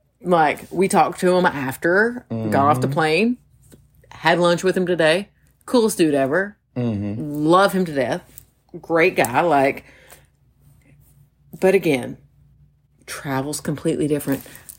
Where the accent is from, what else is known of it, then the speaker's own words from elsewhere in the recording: Florida, United States; he's from Maine, I'm from Florida. Like, you can't be any more opposite.